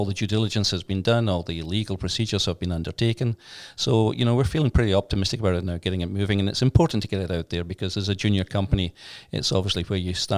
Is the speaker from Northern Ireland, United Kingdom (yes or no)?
no; Scotland, United Kingdom; Originally the West Coast, a little place called Comores, which is in Ayrshire in Scotland.